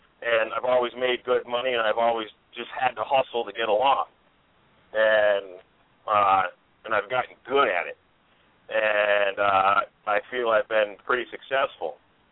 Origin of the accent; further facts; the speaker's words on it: Massachusetts, United States; You know, we're from Massachusetts.